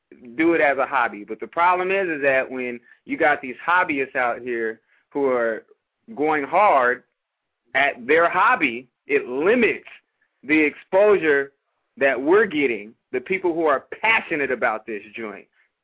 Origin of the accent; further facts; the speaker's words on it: Seattle, Washington, United States; it's amazing the type of response that I've gotten just by telling people I'm from Seattle.